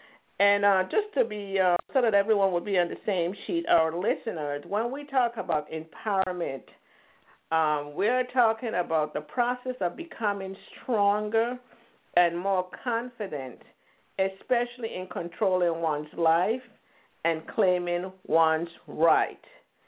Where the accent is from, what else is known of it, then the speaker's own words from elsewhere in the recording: U.S. Virgin Islands; The one lady, the one woman, the one African-American that called me the other because I'm from the Virgin Islands and I had the accent.